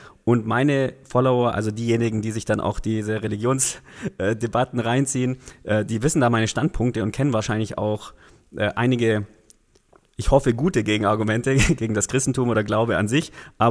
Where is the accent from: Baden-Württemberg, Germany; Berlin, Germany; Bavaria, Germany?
Baden-Württemberg, Germany; accent: Swabian; Also ich schwebel so leicht, aber so der richtige Schwabe bin ich nie.